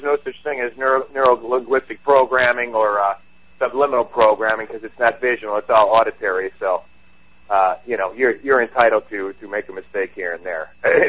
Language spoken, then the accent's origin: English; Chicago, Illinois, United States; accent: Chicago; that would be my Chicago accent, my friend